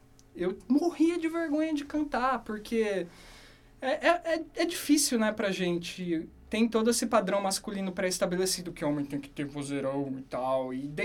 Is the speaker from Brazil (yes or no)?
yes; Ourinhos, São Paulo, Brazil; now in Londrina, Brazil; E eu vim pra Londrina em 2019. Não, desculpa, 2009. 2019 foi ontem, né? Eu sou de Ourinhos, São Paulo.